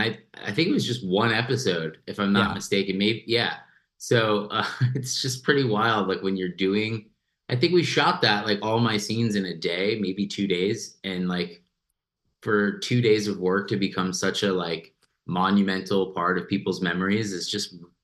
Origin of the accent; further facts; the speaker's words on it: New York, United States; I would literally move from New York to Los Angeles as a New Yorker